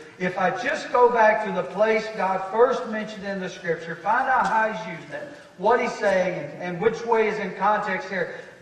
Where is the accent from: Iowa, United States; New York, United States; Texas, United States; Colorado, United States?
Texas, United States; born there; I was born in Bell County Hospital in Bell County, Texas.